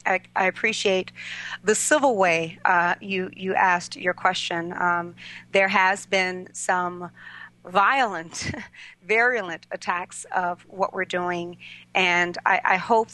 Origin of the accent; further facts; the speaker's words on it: Miami, Florida, United States; I grew up in Liberty City, Miami. I don't know if you're very familiar with that part of town, but all of my friends, all of the people I grew up with, most of them are dead, are in jail